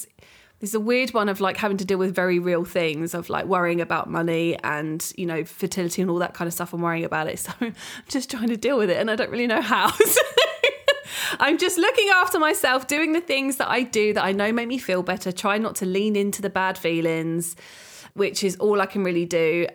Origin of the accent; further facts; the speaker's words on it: United Kingdom; no, we're British and we love it.